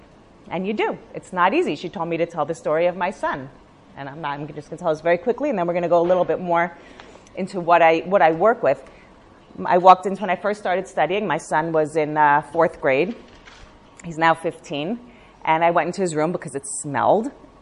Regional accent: Philadelphia, Pennsylvania, United States; I grew up in Philadelphia. We grew up together in Philadelphia. And we grew up in a very nice little sheltered modern Orthodox community.

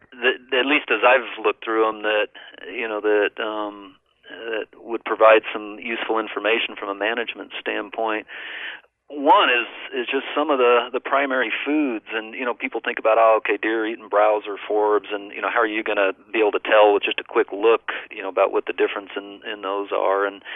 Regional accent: Colorado, United States; I grew up in Colorado, and it was obviously a good place to develop an interest in wildlife.

